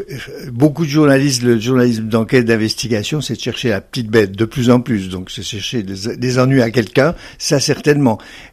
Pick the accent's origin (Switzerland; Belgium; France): Switzerland; Delémont, Jura; Quand j'étais enfant ici à Delémont